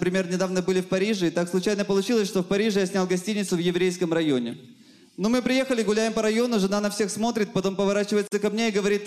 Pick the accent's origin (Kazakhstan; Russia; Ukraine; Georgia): Ukraine; Odesa, Odesa Oblast; Я родом из Одессы. У меня в Одессе живут родители.